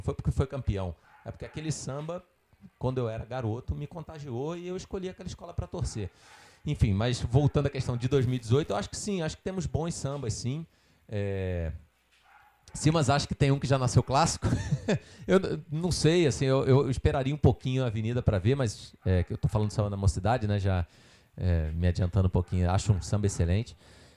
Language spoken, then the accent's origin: Portuguese; Rio de Janeiro, Brazil; Eu, por exemplo, fui criado em Botafogo